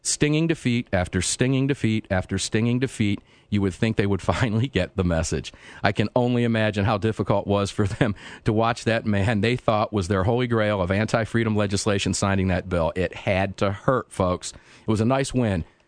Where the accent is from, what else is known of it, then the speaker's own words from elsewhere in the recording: Tampa, Florida, United States; from my hometown, my home stomping grounds down in Tampa, Florida